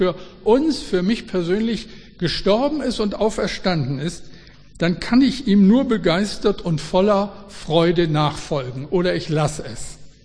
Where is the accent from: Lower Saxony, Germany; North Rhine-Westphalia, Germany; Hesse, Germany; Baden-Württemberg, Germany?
North Rhine-Westphalia, Germany; Moers; da bin ich praktisch groß geworden, denn Moers, wo ich herkomme, war eine Tochtergemeinde der CG Mülheim.